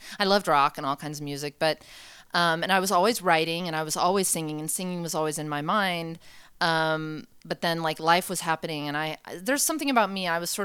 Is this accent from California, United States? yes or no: yes; Pasadena, California, United States; also born or lived in San Francisco; I'm born in San Francisco, raised in Los Angeles, in Pasadena.